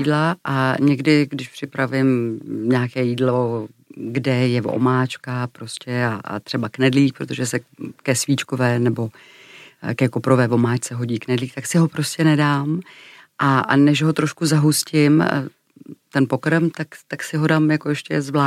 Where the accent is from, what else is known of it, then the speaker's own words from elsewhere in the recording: Klášterec nad Ohří, Ústí nad Labem Region, Czechia; my jsme vlastně jezdili z Klášterce nad Ohří ze severočeského kraje vlastně Vyhorlatem až do Košic.